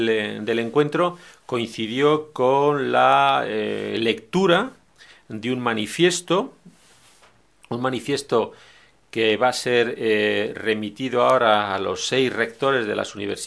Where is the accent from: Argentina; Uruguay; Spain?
Spain; yo creo que como españoles, digo, como realidad social, hay un déficit enorme